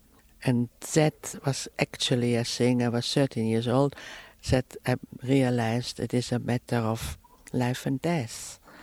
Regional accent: Vienna, Austria; And so when she heard I came from Vienna, she said, oh, you must come up to my father.

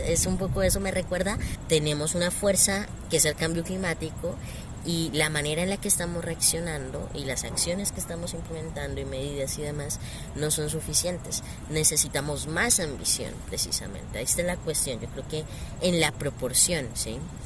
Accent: Colombia; soy de Colombia, lo menciono para dar como ese contexto, en Colombia, un país sumamente biodiverso también, crecí rodeado de naturaleza

